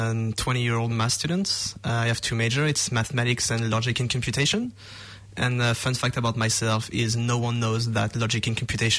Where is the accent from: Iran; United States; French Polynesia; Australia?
French Polynesia; first language French; English is a second language; I came from French Polynesia, which is an island in the Maori Maori Pacific Islands.